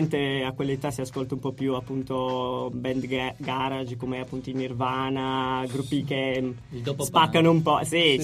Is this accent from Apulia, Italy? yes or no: yes; Apulia, Italy; Io sono un pugliese.